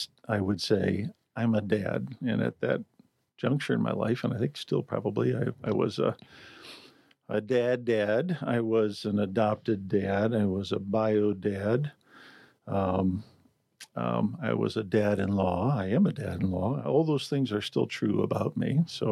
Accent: Illinois, United States; now in Philadelphia, United States; We moved from Illinois. I grew up in a small farming town in Illinois. Moved to Philadelphia, where my wife was from.

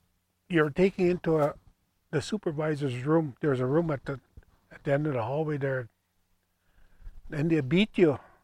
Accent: Okanis First Nation, Saskatchewan, Canada; I was born on Okanis First Nation. I wasn't born in a hospital. I was born on Okanis First Nation, December the 5th, 1959.

